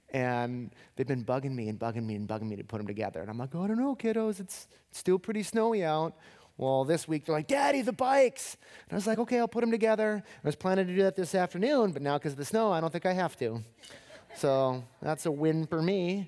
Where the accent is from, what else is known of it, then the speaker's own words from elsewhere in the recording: Aiken, South Carolina, United States; When I was a kid, you know, I grew up in Aiken, real rural, real small town.